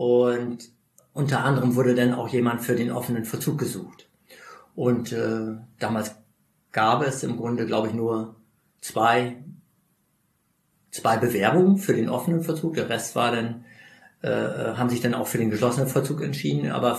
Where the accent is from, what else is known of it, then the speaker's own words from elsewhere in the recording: Lower Saxony, Germany; meine Heimat ist in Ostfriesland, 500 Kilometer entfernt etwa.